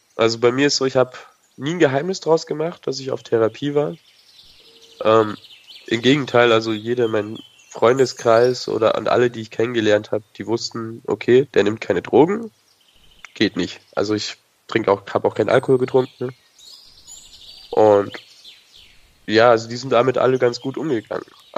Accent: Nuremberg, Bavaria, Germany; gehe ich nicht mehr zurück in die Stadt, wo ich herkomme. Ich komme aus Nürnberg. Auf jeden Fall habe ich vor, in Bayern zu bleiben und gehe dann irgendein schönes Fleckchen, so Stadtrand oder Kleinstadt.

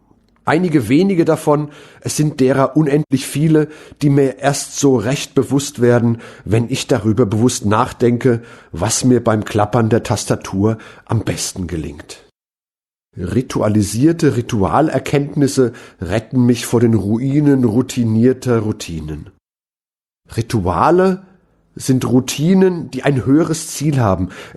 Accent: Mainz, Rhineland-Palatinate, Germany; in der literarisch-politischen Fasenacht, wie sie meine Heimatstadt Mainz pflegt.

